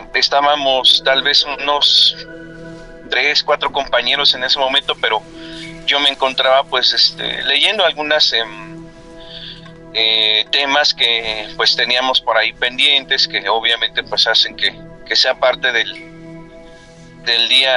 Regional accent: Mexico City, Mexico; now in Aguascalientes, Mexico; Pero soy de allá, del DF, de la Ciudad de México.

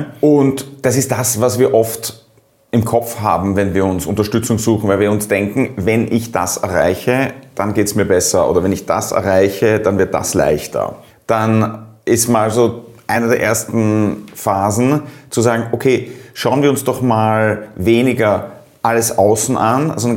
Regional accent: Austria; Als Österreicher nehme ich immer den Skifahrer

